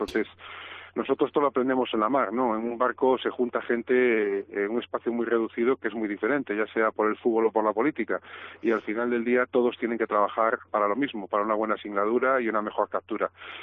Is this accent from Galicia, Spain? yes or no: yes; Galicia, Spain; yo vengo de Galicia, en la cornisa cantábrica